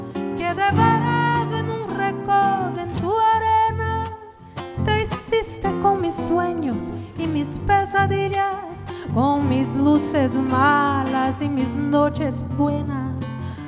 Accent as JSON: {"language": "Portuguese", "region": "Mato Grosso do Sul", "country": "Brazil", "said": "E eu venho de uma região do Brasil, que é o Mato Grosso do Sul, que é a região onde fica o Pantanal, perto das fronteiras com o Paraguai, com a Bolívia."}